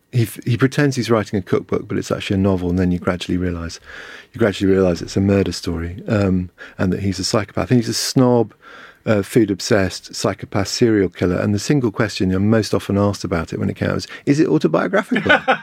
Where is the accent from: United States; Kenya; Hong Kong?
Hong Kong; also born or lived in Asia; My mum was Irish. I grew up mainly in Hong Kong, moved around in Asia for a bit.